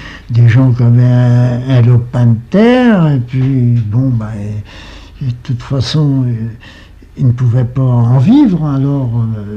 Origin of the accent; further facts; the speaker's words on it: Kalisz, Greater Poland Voivodeship, Poland; moved away; Je suis polonais, d'origine polonaise. Beaucoup du coin dont je suis natif, c'est Kalisz, du côté de Kalisz, au nord de Łódź, une soixantaine de kilomètres au nord de Łódź.